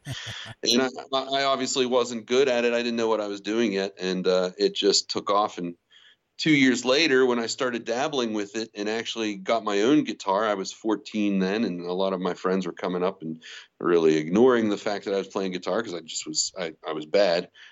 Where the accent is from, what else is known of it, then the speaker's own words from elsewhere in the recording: Scottsdale, Arizona, United States; I'm from Scottsdale, so.